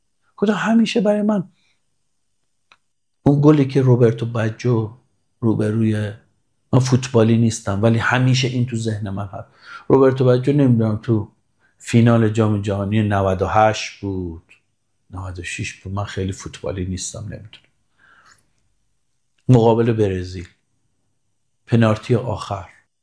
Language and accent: Persian; Nishapur, Razavi Khorasan, Iran; ما بچه نیشابوریم